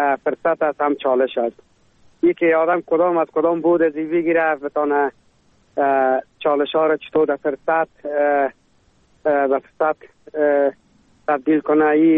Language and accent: Persian; Afghanistan; now in Germany